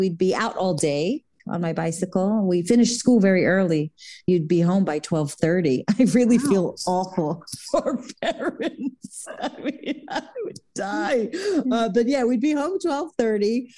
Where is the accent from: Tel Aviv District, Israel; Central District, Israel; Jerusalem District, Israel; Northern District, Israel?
Jerusalem District, Israel; Jerusalem; growing up in Jerusalem, specifically in the 80s, it just really wasn't a thing